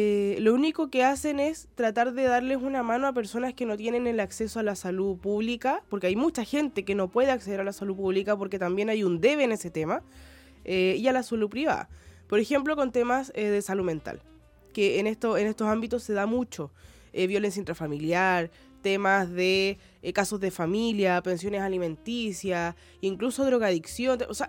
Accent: Valparaíso, Chile; que en mi caso yo soy de Valparaíso

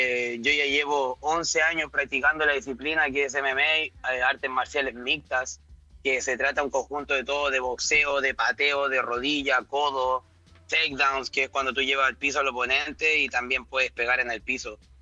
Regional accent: Los Andes, Valparaíso, Chile; moved away as an adult; now in Miami, United States; En Miami estamos hoy en día, exacto. Soy de los Andes, de la ciudad chiquitita de los Andes, pero bien acogedora y bueno, 3 años acá.

